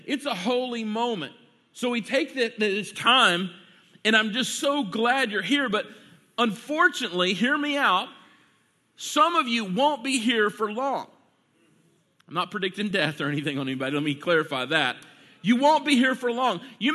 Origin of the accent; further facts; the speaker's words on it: Irving, Texas, United States; But I grew up here in South Irving. I graduated from Nimitz High School, and it is just awesome to be here.